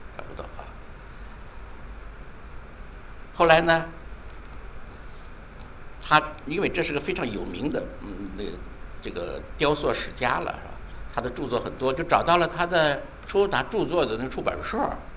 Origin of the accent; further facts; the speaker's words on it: China; 他就我是我中国人，我在那儿那个忙乎乎的啊。